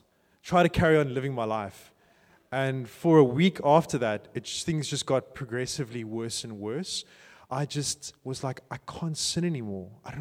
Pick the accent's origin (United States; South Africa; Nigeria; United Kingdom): South Africa; Phalaborwa, Limpopo; also born or lived in Cape Town; I grew up in Zanin and Palabora, like Northern Province, for the beginning part of my life, before high school.